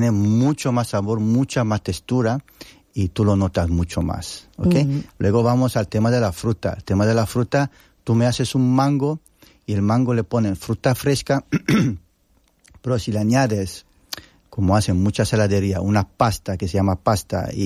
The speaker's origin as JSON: {"language": "Spanish", "country": "Italy", "second_language": "Spanish", "said": "Porque nosotros somos italianos, ¿no?"}